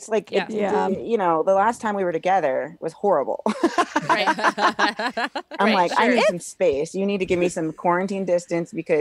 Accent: Springfield, Illinois, United States; I'm from Springfield, Illinois.

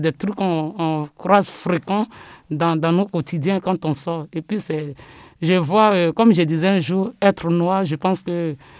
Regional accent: Côte d’Ivoire; now in France; moi, je suis née d'abord en Côte d'Ivoire. J'ai grandi là-bas parce que je suis arrivée en France en 2000.

